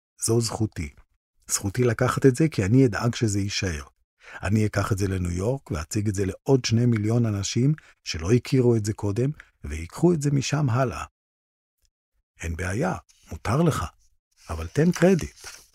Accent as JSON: {"language": "Hebrew", "town": "Jerusalem", "region": "Jerusalem District", "country": "Israel", "tie": "born or raised there", "said": "גדלתי בירושלים, שם התחנכתי ולמדתי."}